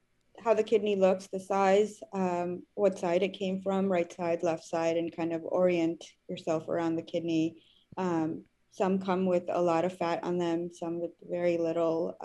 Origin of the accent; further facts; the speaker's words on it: New York, United States; So I grew up in New York, went to medical school in the Caribbean at St. Matthew's in Cayman Islands